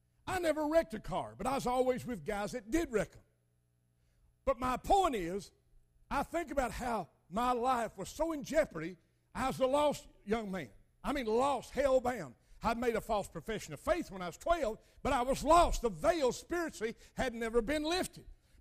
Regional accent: Crab Orchard, Kentucky, United States; Saturday night, I was over in Crab Orchard, Kentucky, where my hometown.

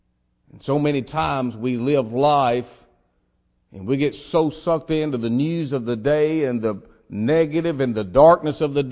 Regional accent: United States; born there; it's only by the grace of God that I was born in America.

